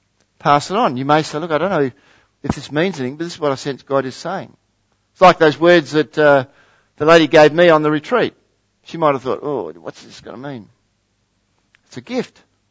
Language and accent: English; Harvey, Western Australia, Australia; I grew up in Harvey. First 15 years of my life in Harvey, and I was quite a mischievous little schwerp, you know. But we lived a little bit on the outskirts of the town.